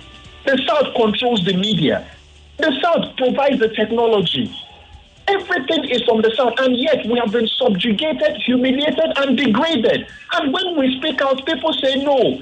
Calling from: Ikeja, Lagos, Nigeria; I'm calling from Ikeja.

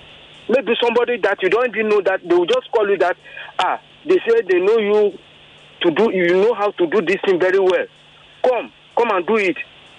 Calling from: Okota, Lagos, Nigeria; Yeah, I called earlier. … I'm calling from Okota.

